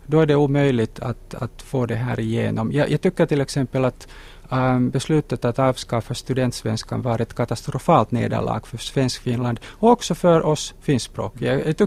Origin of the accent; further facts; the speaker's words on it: Finland; first language Finnish; Swedish is a second language; jag är finskspråkig och jag har lärt mig svenska enbart i skolan. Jag har väldigt lite kontakt med Svenskfinland